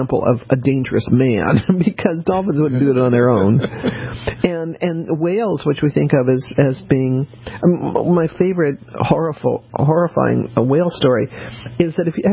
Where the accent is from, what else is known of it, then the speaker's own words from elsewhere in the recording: Colorado, United States; growing up in Colorado, I sort of saw them.